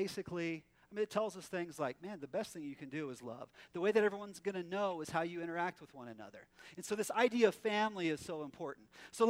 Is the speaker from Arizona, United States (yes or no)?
yes; Prescott Valley, Arizona, United States; And, you know, I'm from Prescott Valley, so I don't speak many different languages